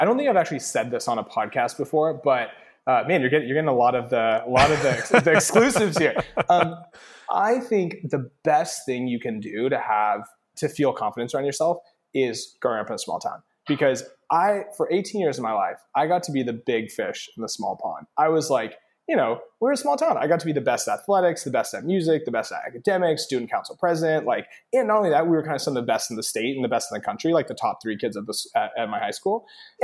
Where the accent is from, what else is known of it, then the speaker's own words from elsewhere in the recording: Lubbock, Texas, United States; Honestly, it was a blast. It was the most fun.